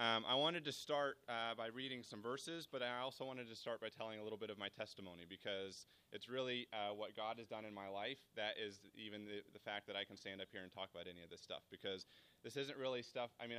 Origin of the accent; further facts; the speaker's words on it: Wichita, Kansas, United States; now in Kansas City, United States; I'm from Kansas City, originally from Wichita